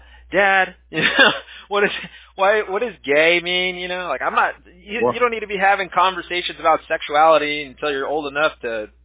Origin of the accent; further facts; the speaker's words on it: United States; I took so much pride in being American growing up, you know? I was raised by a good old boy, and I got a lot of family members that were in the service